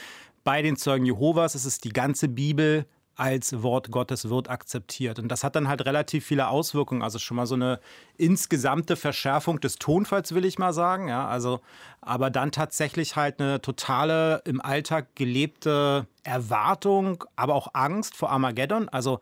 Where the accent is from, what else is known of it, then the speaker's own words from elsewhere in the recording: Berlin, Germany; Ja, na, ich bin Westberliner Kind, 75, im Süden Berlins geboren, ganz genau. Und grundsätzlich, klar, hatte ich halt eine Berliner Kindheit mit der Besonderheit, dass ich als Zeuge Jehovas geboren bin.